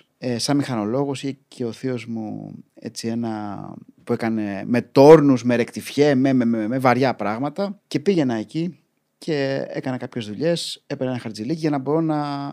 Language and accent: Greek; Glyfada, Attica, Greece; also born or lived in Gkizi / Thessaloniki; Γεννήθηκα στο Γκίζι, έξι χρονών, μετά πήγα Γλυφάδα, μετά σπούδασα και έκανα γυμνάσιο Λύκειο, μετά σπούδασα Θεσσαλονίκη. Μηχανολόγος, μηχανικός, 5 χρόνια και μετά γύρισα και έχω μείνει σε διάφορες περιοχές τα τελευταία 3+ χρόνια μένω στον Γκάζι.